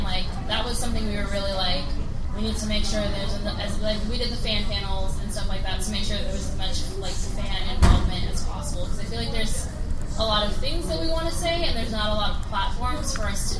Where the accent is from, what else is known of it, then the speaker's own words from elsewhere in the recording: California, United States; Like, girl, I'm from California. I know how expensive it is.